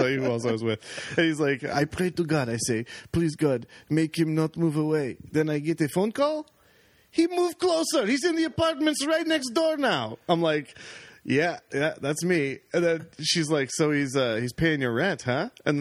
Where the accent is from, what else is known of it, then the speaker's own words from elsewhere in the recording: Oakville, Ontario, Canada; Oakville.